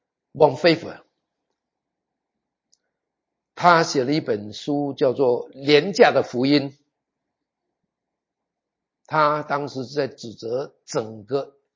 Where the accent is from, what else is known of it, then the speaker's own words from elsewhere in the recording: Taiwan; 我是台湾人的教会了，我批评台湾人可以，因为我是台湾人。